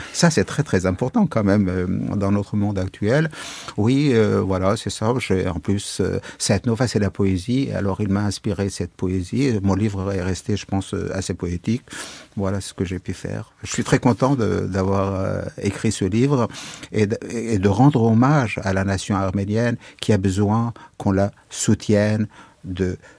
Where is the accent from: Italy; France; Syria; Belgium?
Syria; born there; et puisque je suis né en Syrie, alors je vais le lire